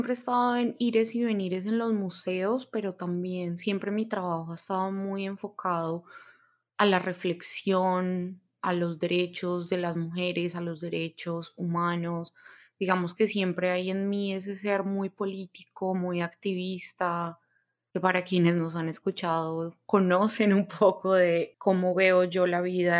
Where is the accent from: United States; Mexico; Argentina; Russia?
United States; born there; Yo soy ciudadana americana y empecé a buscar una opción para devolverme a ese país donde nací y nunca viví.